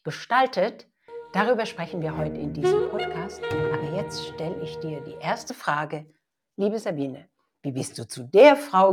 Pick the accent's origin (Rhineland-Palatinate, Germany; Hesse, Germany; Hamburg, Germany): Rhineland-Palatinate, Germany; Ludwigshafen; born there; Wir sind beide in Ludwigshafen am Rhein geboren und haben beide dort nie gelebt.